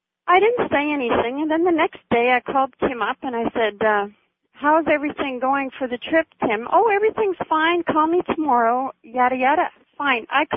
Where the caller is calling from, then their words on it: Vancouver, British Columbia, Canada; I'm calling from Vancouver, B.C., Canada